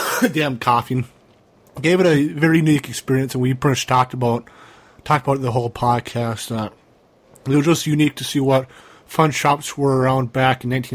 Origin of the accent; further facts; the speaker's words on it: United States; I was at an AWF show at my hometown in my high school I graduated from, Kimmerich Estania High School at the gym.